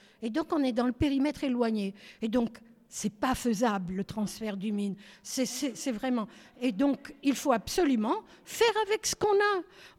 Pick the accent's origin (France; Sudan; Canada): France; Nice, Provence-Alpes-Côte d'Azur; born there; Je suis née à Nice, j'habite la Gaude